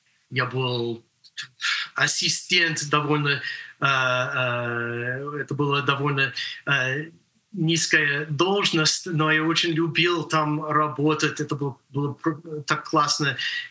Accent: Nevada, United States; Russian is a second language; now in Russia; И я из Невады, так что я могу сказать им, как говорить, как ковбой.

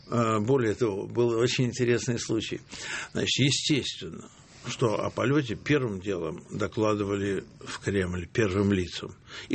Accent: Saint Petersburg, Russia; Мой родной город, на самом деле, Ленинград.

